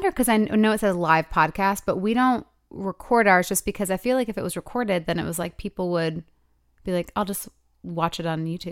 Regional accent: Michigan, United States; I don't know why I always have to sing Michigan, because it's my hometown.

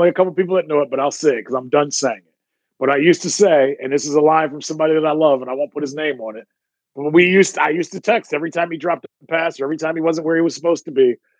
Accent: Richfield, Ohio, United States; when I was growing up near Richfield, where we would see Mark Price and Craig Elo and John Hot Rod Williams

